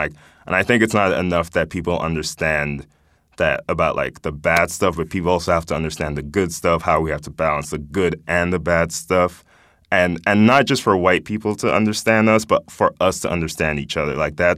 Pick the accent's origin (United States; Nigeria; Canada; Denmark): Nigeria; moved away; I grew up in Nigeria. I was born here, grew up in Nigeria. And moving back here